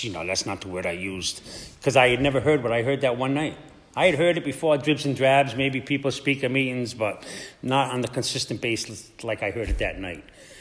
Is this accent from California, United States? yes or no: no; Providence, Rhode Island, United States; I'm from Providence, Rhode Island.